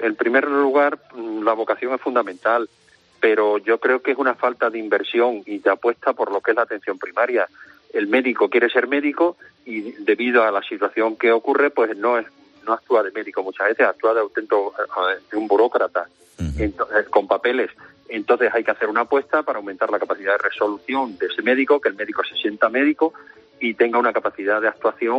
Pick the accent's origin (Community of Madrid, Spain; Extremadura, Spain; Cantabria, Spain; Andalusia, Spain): Extremadura, Spain; en mi tierra, Extremadura